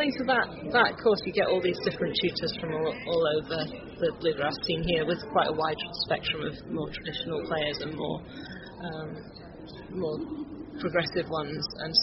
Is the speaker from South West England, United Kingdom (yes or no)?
yes; South West England, United Kingdom; We're from all over the UK, so I'm from southwest England